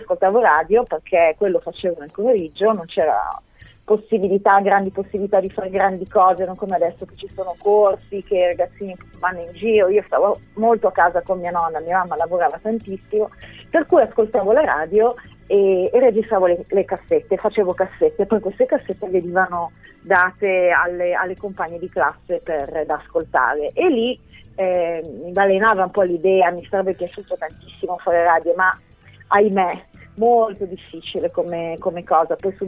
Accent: Milan, Lombardy, Italy; accent: Milanese; E dall'accento si sentirà che sono anch'io mezzo milanese, nel senso che ho passato gran parte della mia vita lì

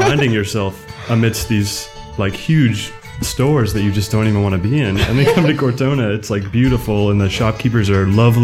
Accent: Atlanta, Georgia, United States; I mean, I'm from Atlanta, which is like an hour and a half away from Athens

